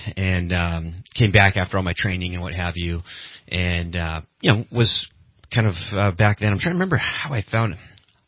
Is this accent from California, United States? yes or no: yes; Santa Rosa, California, United States; moved away as an adult; now in Redding, United States; I was born in Santa Rosa, California, and graduated high school there. And I was kind of your typical, Northern California guy.